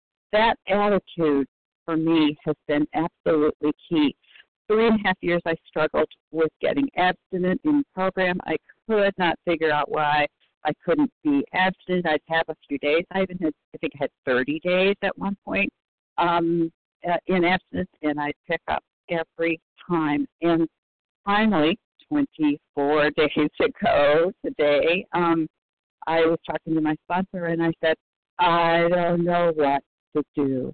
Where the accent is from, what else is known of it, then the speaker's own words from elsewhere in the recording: Michigan, United States; I'm from Michigan.